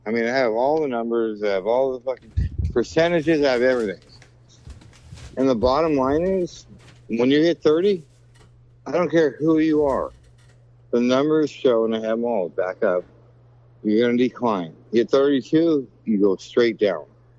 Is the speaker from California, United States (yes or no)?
yes; Garden Grove, California, United States; California, by Angel Stadium. I used to ride my bike to Angel Stadium every night.